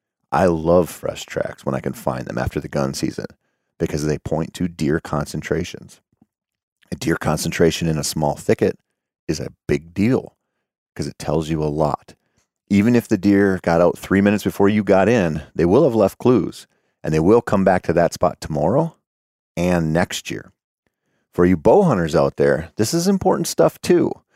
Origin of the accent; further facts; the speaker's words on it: Minnesota, United States; during muzzleloader season here in my home state of Minnesota